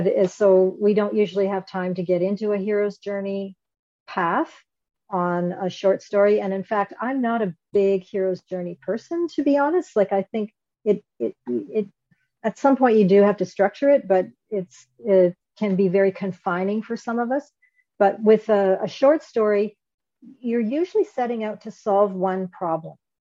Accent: Canada; I'm Canadian, so I say Z.

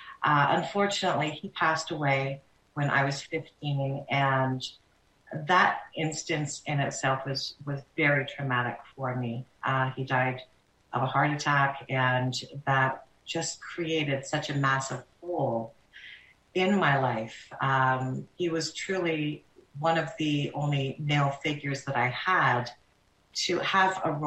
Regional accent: Toronto, Ontario, Canada; I did. I grew up in Toronto, Ontario.

